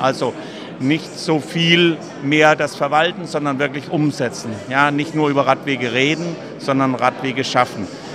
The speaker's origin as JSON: {"language": "German", "town": "Rostock", "region": "Mecklenburg-Vorpommern", "country": "Germany", "also_born_or_lived": "Copenhagen, Denmark", "said": "Ich bin Rostocker, ich bin zwar in Kopenhagen geboren, aber es sind ja keine 150 Kilometer von hier weg"}